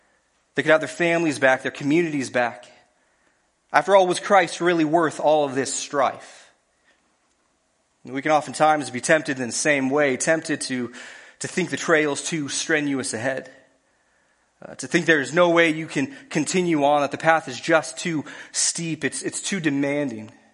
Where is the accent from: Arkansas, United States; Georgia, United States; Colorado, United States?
Colorado, United States; You know, I grew up in Colorado near the base of the mountains.